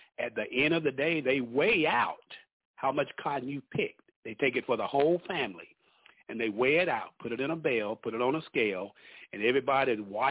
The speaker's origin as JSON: {"language": "English", "town": "Union", "region": "South Carolina", "country": "United States", "tie": "born or raised there", "said": "Born and raised in Union, South Carolina. And that's why I spent most of my football days and sports and athletics in Union."}